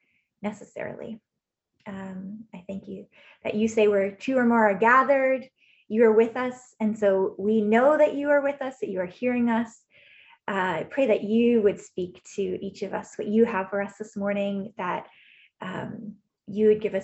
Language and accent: English; Waterloo, Ontario, Canada; now in Toronto, Canada; I grew up in Waterloo, fun fact, and so I'm just a neighbor growing up, but I've lived in Toronto for the last 11 years almost.